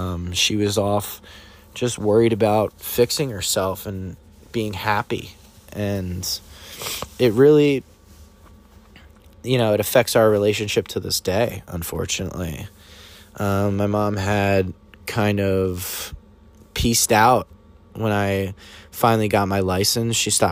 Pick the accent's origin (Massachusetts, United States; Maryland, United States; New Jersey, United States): New Jersey, United States; And she was asking me about my hometown. And I was talking about New Jersey, and I was just like, basically, like, yeah, everyone's, like, miserable there.